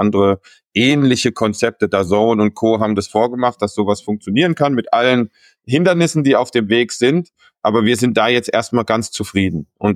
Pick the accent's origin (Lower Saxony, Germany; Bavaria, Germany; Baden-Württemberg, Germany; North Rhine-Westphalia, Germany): Baden-Württemberg, Germany; born there; ich bin jetzt Mitte 40 als gebürtiger Schwab.